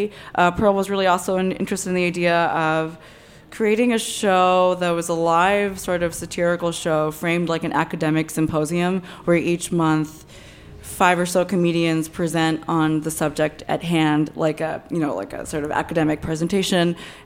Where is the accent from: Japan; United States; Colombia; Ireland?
Japan; I grew up in Japan.